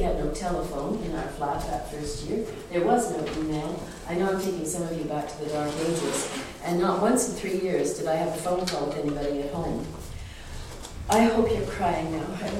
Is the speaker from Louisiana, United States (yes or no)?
no; Seattle, Washington, United States; now in Edmonton, Canada; I come down from Edmonton, Alberta. I grew up in Seattle, Washington, in a Lutheran home.